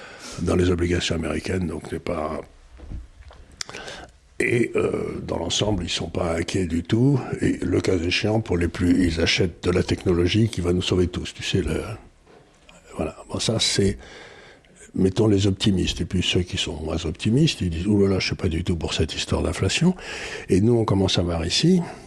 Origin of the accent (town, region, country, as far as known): Occitanie, France; born or raised there